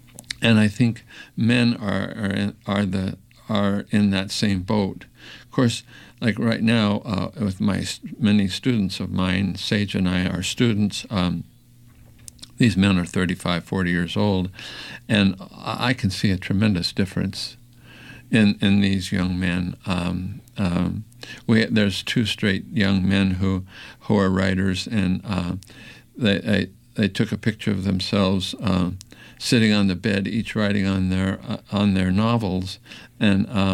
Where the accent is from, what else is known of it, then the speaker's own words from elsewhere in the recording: Idaho, United States; when I was growing up in Idaho